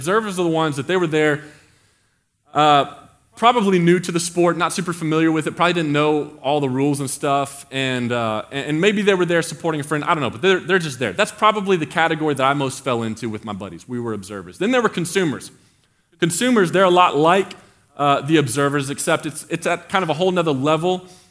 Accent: Mesquite, Texas, United States; Mesquite, Texas, which is my hometown, which is essentially Dallas.

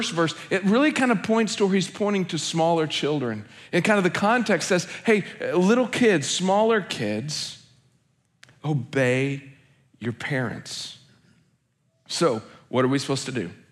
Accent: Oklahoma, United States; I grew up in the South, not like Alabama. Like, I grew up in Oklahoma. We consider ourselves a different South, but people in the Midwest don't

